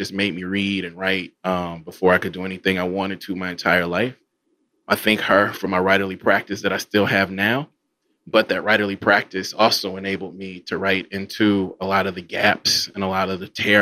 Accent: Mississippi, United States; I think because I am from Mississippi and so much of Mississippi black labor has been taken from us

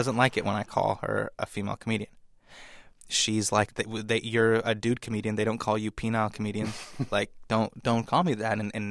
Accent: United States; You know, growing up in the States, there's this part of me that's like, man, I'm Indian.

